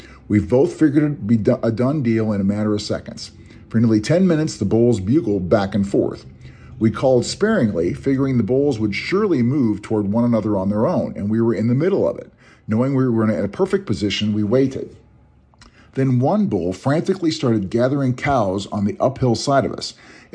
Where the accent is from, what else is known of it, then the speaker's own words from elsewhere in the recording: Oregon, United States; I've learned a lot since my first Roosevelt elk hunt in the early 1980s in my home state of Oregon